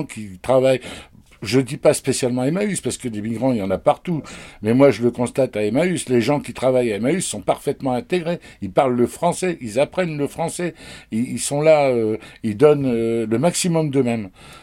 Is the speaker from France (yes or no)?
yes; France; Moi, j'ai toujours dit, je suis français, et parfois, j'ai un peu honte d'être français